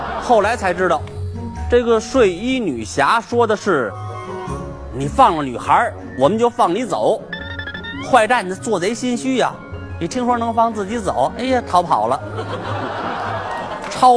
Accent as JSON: {"language": "Chinese", "region": "Beijing", "country": "China", "said": "尊老敬老呢，这是咱们北京人的传统"}